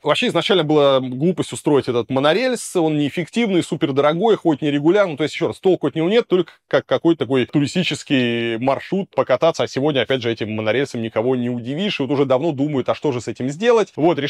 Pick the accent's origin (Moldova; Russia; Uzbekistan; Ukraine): Russia; Moscow; Я как москвич говорю, что это надо снести